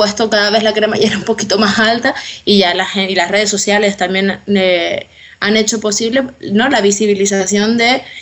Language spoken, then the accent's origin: Spanish; Lanzarote, Canary Islands, Spain; Yo soy de Lanzarote, que es una isla no capitalina